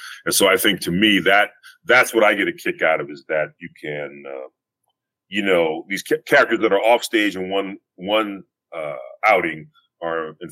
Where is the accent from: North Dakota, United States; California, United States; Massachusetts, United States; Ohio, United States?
California, United States; Los Angeles; a bunch of stories set where I grew up in Los Angeles, the infamous South Central.